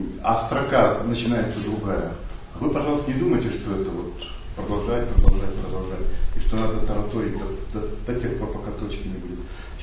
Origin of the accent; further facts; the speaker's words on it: Berezniki, Perm Krai, Russia; Я из Пермского края.